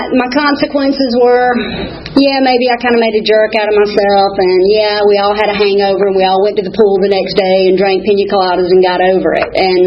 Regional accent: Atlanta, Georgia, United States; I was born in Atlanta, Georgia. I'm a native Atlantan.

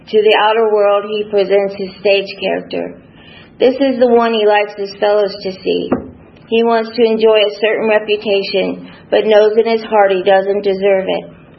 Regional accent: Orlando, Florida, United States; I'll begin my story with, I grew up in Orlando, Florida.

